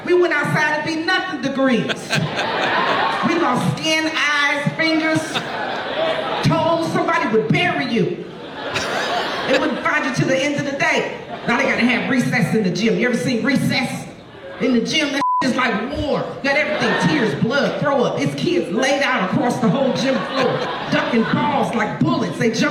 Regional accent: Midwest, United States; and I'm from the Midwest, so it get cold.

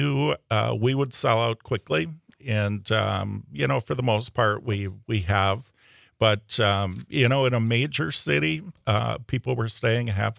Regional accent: Rosendale, United States; grew up in Rosendale. That's my hometown.

